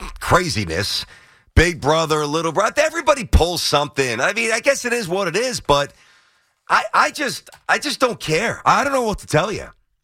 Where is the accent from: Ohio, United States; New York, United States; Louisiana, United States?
New York, United States; Brooklyn; it was easier to get to Shea from where I grew up in Brooklyn.